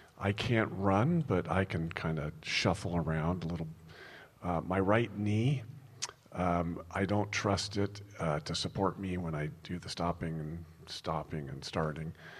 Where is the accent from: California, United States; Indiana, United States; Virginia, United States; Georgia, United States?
California, United States; Huntington Beach; to walk on the beach in Huntington Beach, which is my hometown, with my wife.